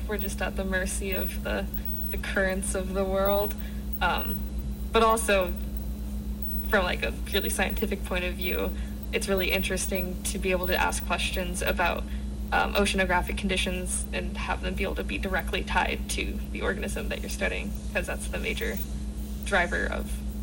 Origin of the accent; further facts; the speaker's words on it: Albany, Oregon, United States; I'm actually from Albany, Oregon, grown up here.